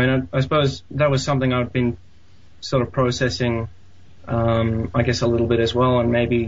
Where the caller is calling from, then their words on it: Geelong, Victoria, Australia; I'm from Australia. I'm actually about 100 k's away from Melbourne in Geelong.